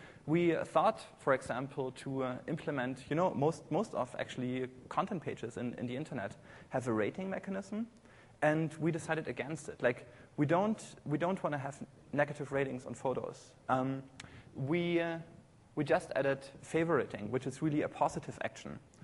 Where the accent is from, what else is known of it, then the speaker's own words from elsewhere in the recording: Germany; English is a second language; now in United States; I originally come from Germany. I guess you can hear this on my accent. It's hard to get rid of. It's not Alabama, no.